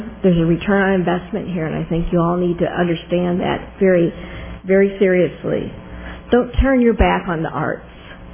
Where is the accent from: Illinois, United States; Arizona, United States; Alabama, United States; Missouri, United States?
Missouri, United States; St. Louis; moved away as an adult; I grew up in St. Louis. I moved here in 1977 with my husband